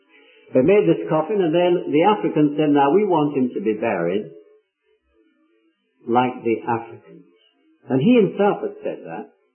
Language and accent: English; Dar es Salaam, Tanzania; I said, I come from Dar es Salaam, from Bagamoya.